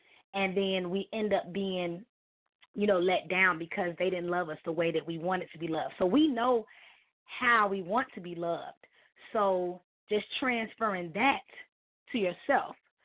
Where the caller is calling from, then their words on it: Chicago, Illinois, United States; I'm from Chicago.